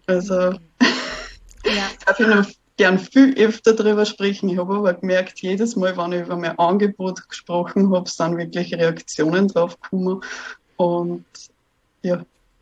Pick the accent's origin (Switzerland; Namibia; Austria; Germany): Austria; weil ich bin eben aus Österreich